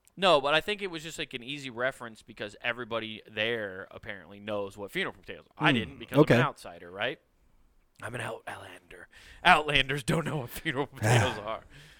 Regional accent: Midwest, United States; I feel like as a Midwesterner, it's so easy to pick up on people's dialects.

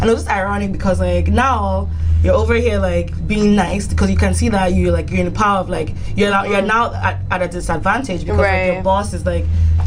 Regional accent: Nigeria; moved away as an adult; now in Boston, United States; So, I'm originally Nigerian.

